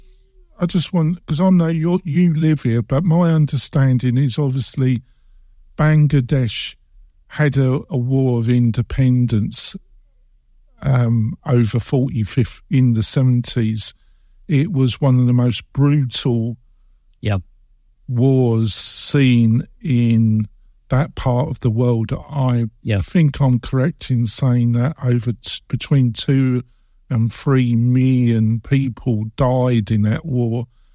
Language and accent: English; England, United Kingdom; I'm English, but I'm not making any excuses for imperialism at its best.